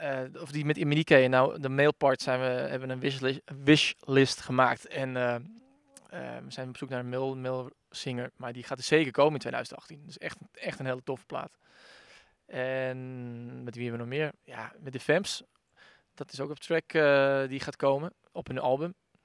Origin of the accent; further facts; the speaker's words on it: Castricum, North Holland, Netherlands; waar wij vandaan komen heb je zeg maar kermis, één keer in het jaar. Ja. Ik kom uit Castricum en dat is dan de feestweek.